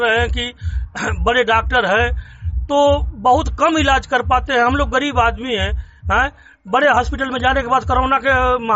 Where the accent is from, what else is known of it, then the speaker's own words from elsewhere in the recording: Jalalabad, Uttar Pradesh, India; जलालाबाद का रहने वाला हूँ, जिला गाजीपुर हमारा।